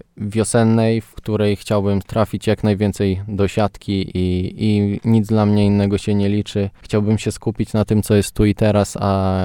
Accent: Podlaskie Voivodeship, Poland; To jest moje rodzinne miasto

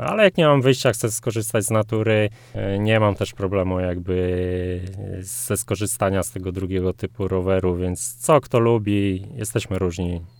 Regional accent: Olsztyn, Warmian-Masurian Voivodeship, Poland; Ja pochodzę akurat stąd, konkretnie z Olsztyna, tu się urodziłem, wychowałem.

